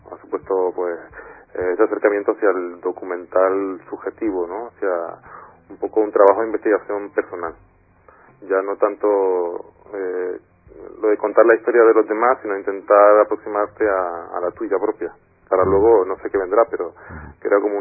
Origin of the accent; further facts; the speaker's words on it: Canary Islands, Spain; Empecé en Canarias, en mi tierra